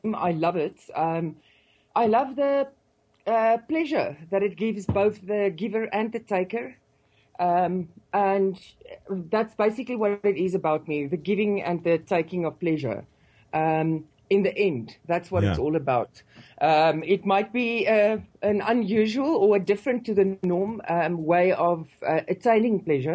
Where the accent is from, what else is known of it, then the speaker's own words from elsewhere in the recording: South Africa; I'm a South African actress